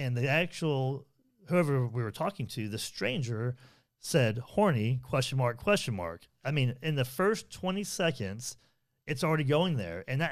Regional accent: Idaho, United States; Didn't want to tell them that I was actually from Idaho.

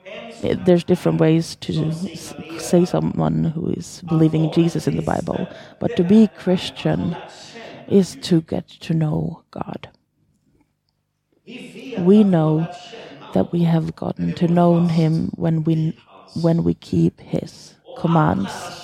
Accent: Sweden; moved away as an adult; now in Finland; I'm from Sweden. I moved to Finland for about 2 years, actually 2 years ago, close on the day. Two years and 10 days ago.

